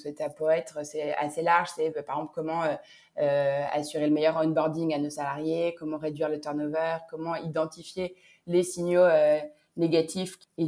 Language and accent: French; Bordeaux, Nouvelle-Aquitaine, France; j'ai 30 ans, je suis d'origine bordelaise.